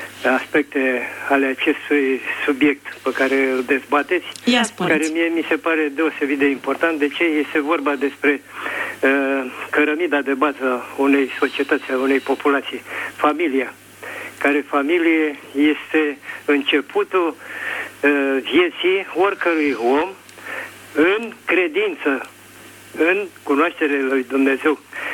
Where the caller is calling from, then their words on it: Bucharest, Romania; și sunt din București și am o vârstă